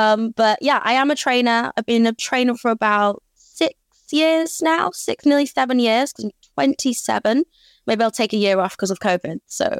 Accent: York, Yorkshire and the Humber, United Kingdom; So I'm from Yorkshire, just outside of York.

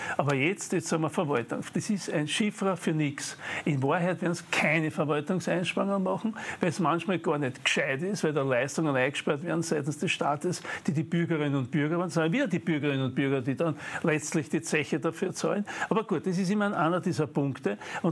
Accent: Austria; die haben gesagt, woher kommen Sie? Habe ich gesagt, Österreich

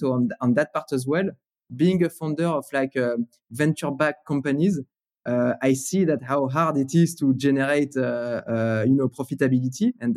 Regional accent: Paris, Île-de-France, France; growing up in Paris, it was, so first of all, gray, right? As the weather is mostly gray.

